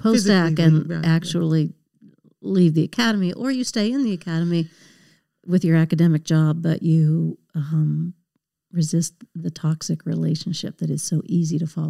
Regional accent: Pittsburgh, Pennsylvania, United States; I was being born and growing up in Pittsburgh, I had no experience with whitewater rafting until I came out and met your family out in Oregon.

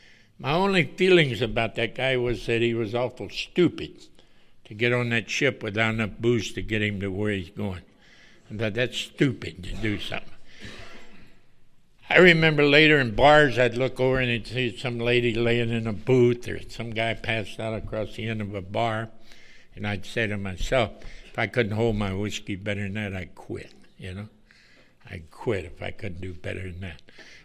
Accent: Wilmington, United States; See, I grew up in Wilmington. I moved there when I was 13 years old, and I hustled the docks

